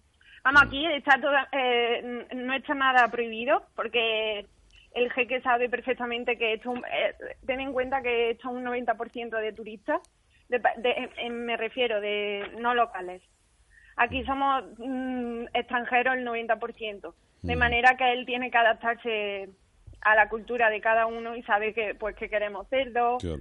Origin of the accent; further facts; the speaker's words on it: Córdoba, Andalusia, Spain; De Córdoba capital, sí.